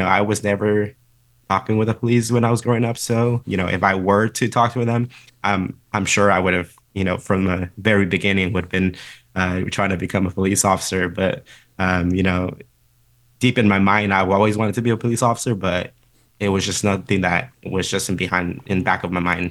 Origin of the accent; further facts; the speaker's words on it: California, United States; So it helps me understand that, you know, I came from a community, you know, I'm from the San Fernando Valley.